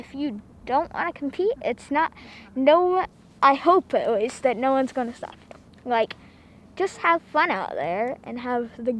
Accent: Vermont, United States; I am from Moncton, Vermont, and I am 10 years old.

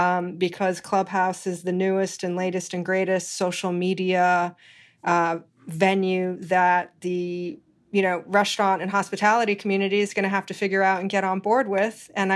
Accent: Hawaii, United States; I was born and raised in Hawaii, and am actually technically an Asian Pacific Islander, and am part Hawaiian

